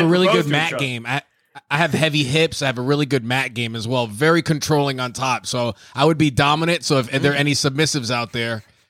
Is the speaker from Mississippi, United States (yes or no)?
no; Yonkers, New York, United States; Nah, man, I grew up in Yonkers, New York.